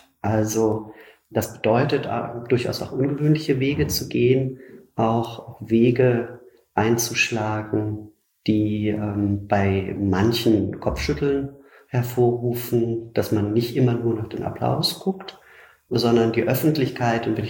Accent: Hamburg, Germany; ich bin in Hamburg aufgewachsen

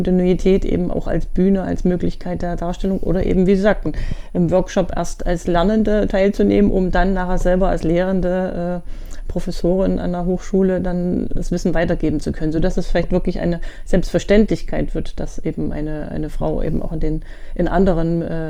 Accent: Halle, Saxony-Anhalt, Germany; Und ich freue mich auch schon wieder für meine Heimatstadt Halle

